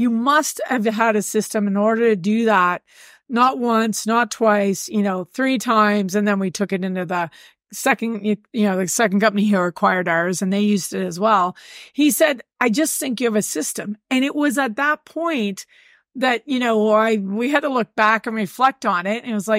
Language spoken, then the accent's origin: English; Whistler, British Columbia, Canada; I was born and raised in Whistler, British Columbia.